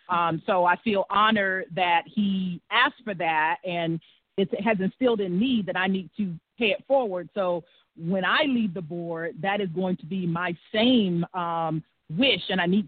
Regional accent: the South, United States; I'm from the South, so we put Miss in front of everybody's first name.

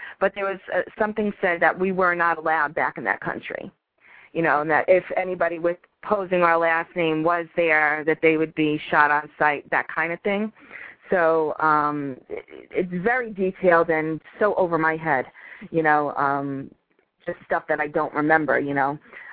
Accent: Yonkers, New York, United States; born there; No, I was born in America. I was born in Yonkers, New York, but my dad's family is from Slovakia.

